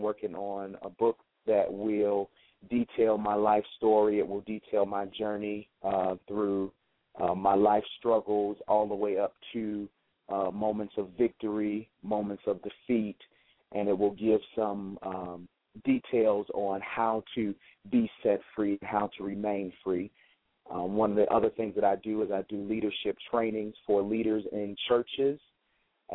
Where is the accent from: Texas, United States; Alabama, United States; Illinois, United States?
Illinois, United States; Chicago; I did grow up on the south side of Chicago, born and raised. So this is my hometown